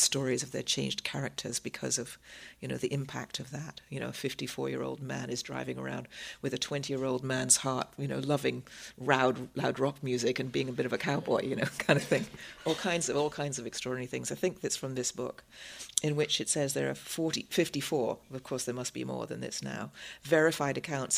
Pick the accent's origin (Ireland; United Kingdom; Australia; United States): United Kingdom; England; When I was a kid growing up in England